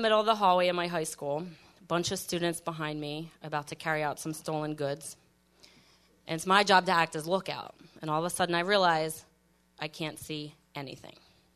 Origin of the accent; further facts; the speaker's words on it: Philadelphia, Pennsylvania, United States; And we grew up in Northeast Philly, and we almost got beat up on a daily basis.